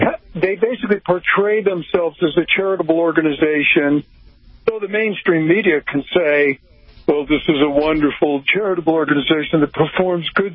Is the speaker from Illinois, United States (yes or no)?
yes; Chicago, Illinois, United States; I'm originally from Chicago. I'm a beleaguered Cubs fan.